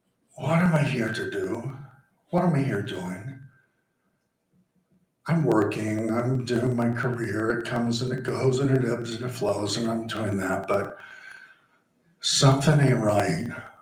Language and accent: English; Florida, United States; I'm from Florida. It's just a reference.